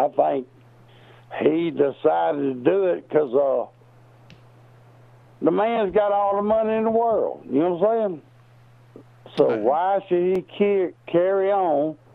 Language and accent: English; Hartwell, Georgia, United States; Yeah, I'm from Hartwell, Georgia. How you doing?